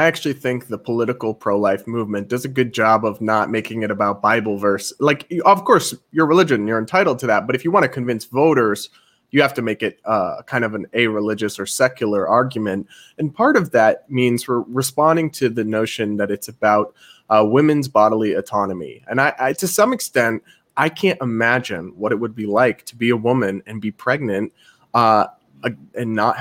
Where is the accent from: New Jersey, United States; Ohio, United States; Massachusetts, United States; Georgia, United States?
Massachusetts, United States; because we're both from Massachusetts, right?